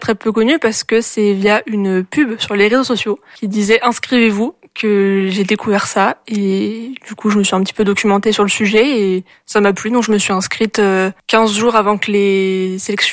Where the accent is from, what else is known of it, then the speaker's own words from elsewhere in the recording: Montpellier, Occitanie, France; now in Angers, France; je suis originaire de Montpellier et je fais mes études à Angers, à l'UQO, en licence de sciences politiques, en deuxième année.